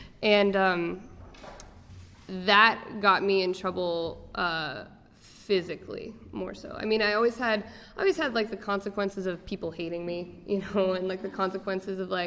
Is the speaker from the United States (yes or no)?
yes; Portland, Oregon, United States; now in Boston, United States; I'm from Portland, Oregon, so that's like, you know, the furthest point away from Portland, Oregon.